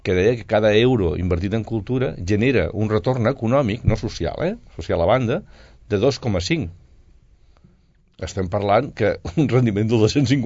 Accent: Mataró, Catalonia, Spain; jo era de fora, jo vinc de Mataró

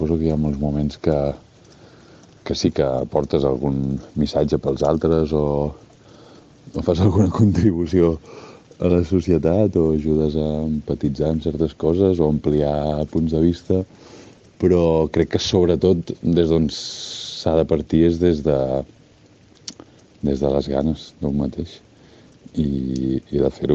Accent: Sabadell, Catalonia, Spain; sóc fill de Sabadell

